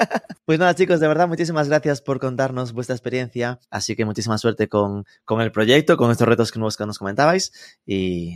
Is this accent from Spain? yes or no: no; Mexico; yo es que vengo de México